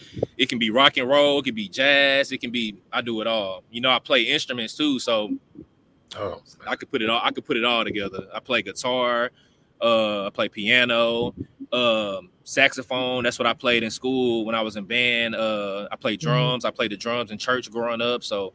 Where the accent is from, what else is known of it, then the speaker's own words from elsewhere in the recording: La Marque, Texas, United States; So, yeah, I'm from Lamarck. That's like 10 minutes from Galveston, about 30 minutes from Houston.